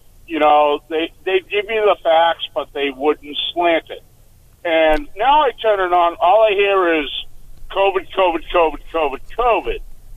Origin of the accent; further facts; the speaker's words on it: Massachusetts, United States; now in New Hampshire, United States; I'm a transplant from Mass